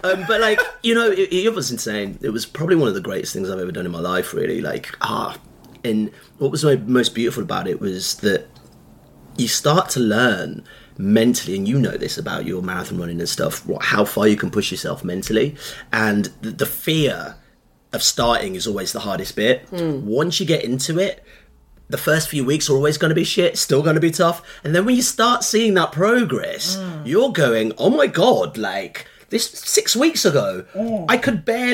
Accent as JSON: {"language": "English", "country": "Nigeria", "tie": "born or raised there", "lives_now": "Birmingham, United Kingdom", "said": "I grew up in Nigeria, and, you know, as a immigrant family come to Birmingham in 1990"}